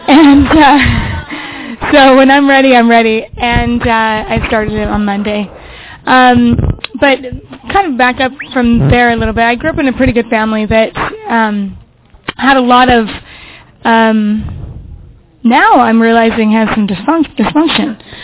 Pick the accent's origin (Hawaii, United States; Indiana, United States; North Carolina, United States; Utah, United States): Utah, United States; So I am from Utah. If any of you are on PhoneBridge, I'm always the … from Utah.